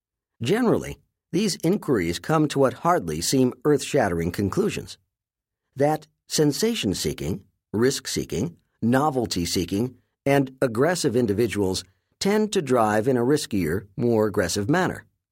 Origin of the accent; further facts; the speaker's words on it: New York, United States; When I walk, which as a New Yorker I often